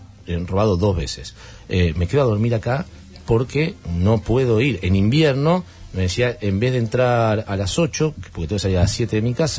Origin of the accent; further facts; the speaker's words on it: Argentina; siendo argentino en otro lugar del mundo es mucho más difícil seguramente encontrarlo, pero acá lo tenés